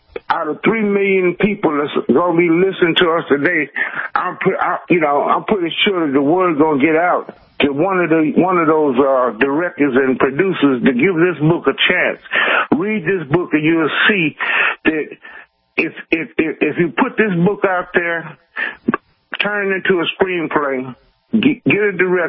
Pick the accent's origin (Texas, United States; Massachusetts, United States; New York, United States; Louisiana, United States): New York, United States; I grew up in Harlem, New York, and I used to walk 2 blocks down to 125th Street to this movie called The Sunset.